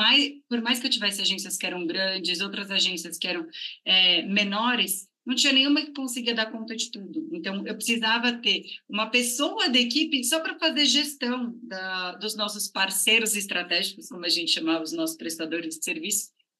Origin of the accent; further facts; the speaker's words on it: São Paulo, Brazil; Eu sou daqui mesmo, de São Paulo, nasci e morei a vida toda aqui, morei uma temporada fora do país, mas fazendo um intercâmbio curto aí, mas morei sempre a vida toda aqui em São Paulo.